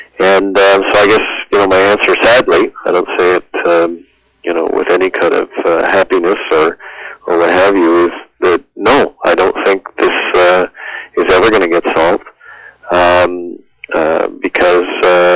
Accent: Canada; being a Canadian, I couldn't help myself, I used the hockey analogy.

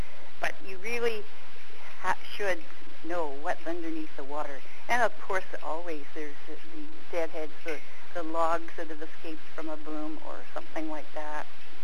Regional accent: Toronto, Ontario, Canada; I grew up in Toronto, and believe it or not, but we lived right near the shore of Lake Ontario

